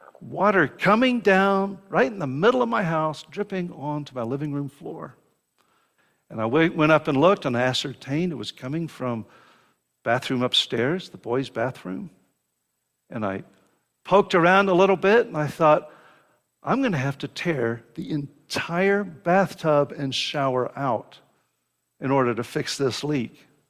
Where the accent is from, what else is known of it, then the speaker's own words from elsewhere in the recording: Dallas, Texas, United States; When I was a little boy, I grew up in Dallas. Started off on a farm in Plano. And then we moved into Dallas.